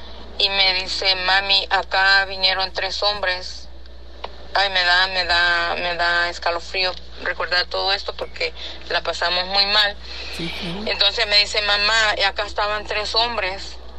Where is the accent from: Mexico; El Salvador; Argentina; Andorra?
El Salvador; Yo soy salvadoreña.